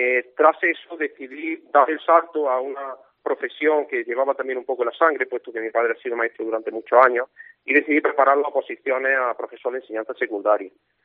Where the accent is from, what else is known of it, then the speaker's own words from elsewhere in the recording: Mancha Real, Andalusia, Spain; además de la cercanía, puesto que yo soy originario de Mancha Real